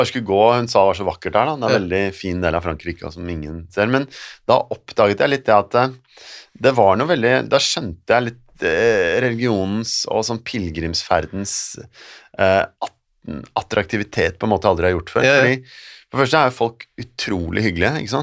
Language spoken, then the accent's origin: Norwegian; Oslo, Norway; Selv om jeg vokste opp i Nydalen, som er et godt stykke unna.